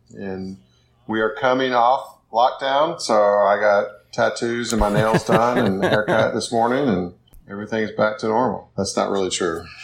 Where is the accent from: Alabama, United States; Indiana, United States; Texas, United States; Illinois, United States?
Alabama, United States; Auburn; I grew up in Auburn, Alabama, and for whatever reason, we were kind of my friend group at age, 12, 11, 13, 14, was into rap.